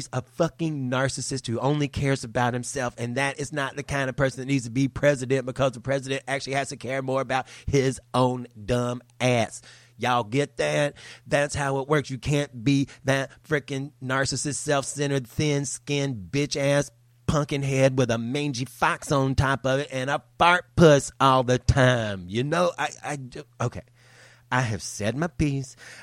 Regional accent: the South, United States; now in Los Angeles, United States; I grew up in the South and people are racist there, I will say. But you know what? I live in Los Angeles now and people are racist here too.

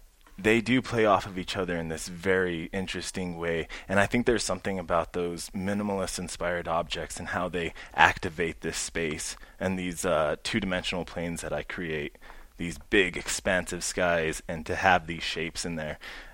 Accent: Santa Fe, New Mexico, United States; And like you said, I grew up in Santa Fe.

